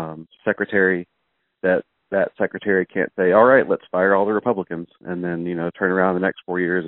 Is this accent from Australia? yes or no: no; Canton, Georgia, United States; Hello, Congressman. I'm from Canton, Georgia